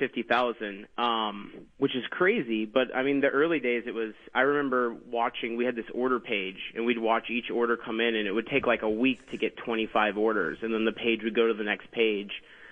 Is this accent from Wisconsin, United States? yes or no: yes; Green Bay, Wisconsin, United States; No, I was a poor college student. I grew up in the Midwest.